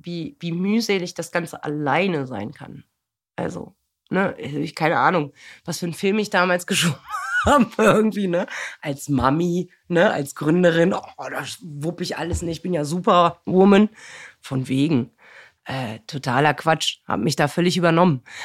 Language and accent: German; Harz, Germany; Bei uns, ich komme aus dem Harz.